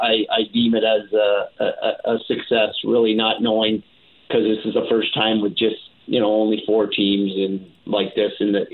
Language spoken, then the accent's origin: English; Canada; growing up in Canada